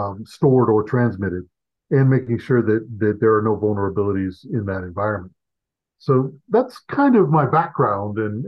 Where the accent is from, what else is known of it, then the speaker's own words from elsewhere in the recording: Virginia, United States; My undergrad was from Virginia Tech, which is I'm from the East Coast, lived there in Virginia.